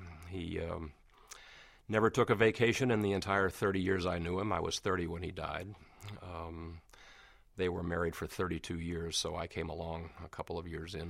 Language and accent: English; Oakland, California, United States; born there; And I was born in Oakland, California on January 23rd, 1949.